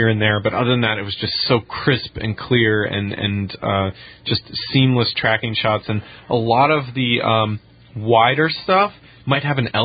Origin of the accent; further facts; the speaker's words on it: Seattle, Washington, United States; In fact, in my hometown, Seattle has a Cinerama theater